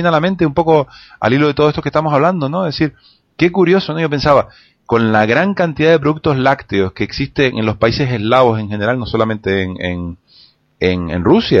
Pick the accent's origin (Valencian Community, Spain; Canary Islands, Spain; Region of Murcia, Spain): Canary Islands, Spain; yo no sé si como buen canario o como buen amante del queso, no lo sé muy bien, empiezo a explorar queso